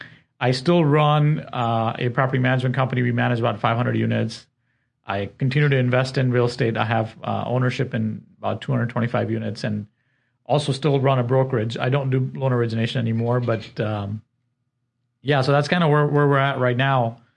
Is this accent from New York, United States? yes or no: no; Elkhart, Indiana, United States; So I grew up in Elkhart, Indiana, went to Purdue for engineering